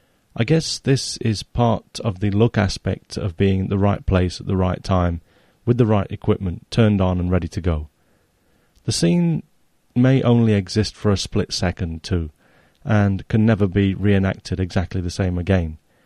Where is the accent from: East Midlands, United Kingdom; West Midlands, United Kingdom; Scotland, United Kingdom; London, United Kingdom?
East Midlands, United Kingdom; Nottingham; moved away as an adult; now in Japan; in Nottingham, near my hometown in England. I was home for Christmas.